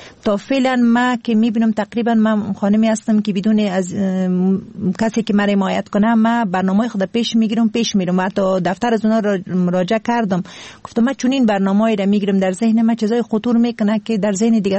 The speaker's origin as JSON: {"language": "Persian", "region": "Kabul", "country": "Afghanistan", "said": "خودم از کابل هستم"}